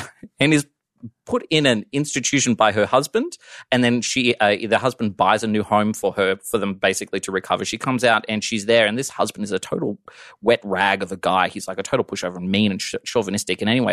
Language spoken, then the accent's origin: English; Australia; I'm Australian. Okay, every week is Shark Week down there.